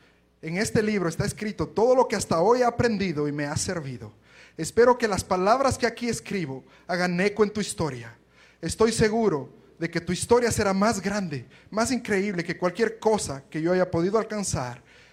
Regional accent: Ecuador; now in United States; tratando de descifrar de dónde soy. Porque es un acento que algunos dicen quizás argentino, mexicano, por ahí algo. Pero en verdad soy ecuatoriano. Vivo ya en Estados Unidos por 10 años

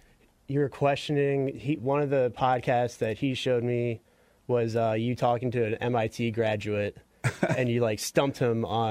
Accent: Baltimore, Maryland, United States; now in Seattle, United States; Baltimore, Maryland.

